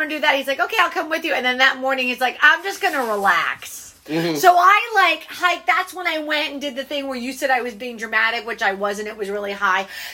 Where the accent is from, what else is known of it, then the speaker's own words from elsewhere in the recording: East Orange, New Jersey, United States; And because I was from Jersey...